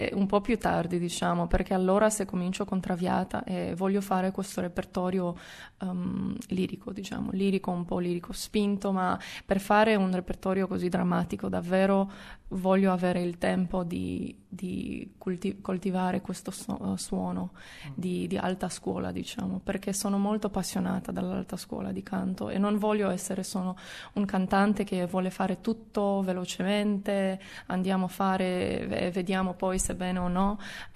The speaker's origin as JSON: {"language": "Italian", "country": "Romania", "second_language": "Italian", "said": "perché sono rumena, diciamo, e abbiamo la base, la stessa, il latino"}